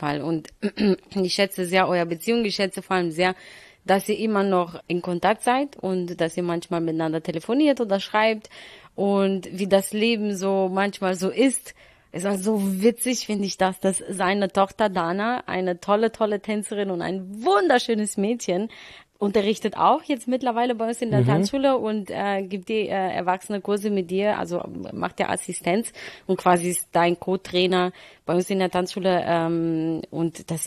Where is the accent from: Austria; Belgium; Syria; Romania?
Romania; in meiner Heimatstadt, in Rumänien.